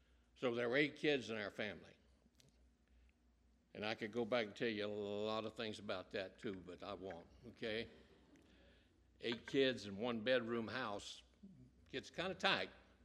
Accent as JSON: {"language": "English", "town": "Nacogdoches", "region": "Texas", "country": "United States", "tie": "born or raised there", "also_born_or_lived": "Lufkin", "said": "I was born in Lufkin, Texas. Raised in Nacogdoches, Texas. That's the oldest town in Texas."}